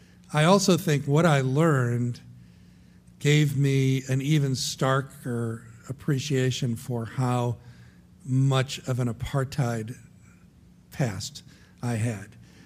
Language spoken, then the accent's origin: English; Maryland, United States; even back in 1965, when I was growing up in Baltimore County, if a realtor showed a home to a black family, it had to be reported to the police.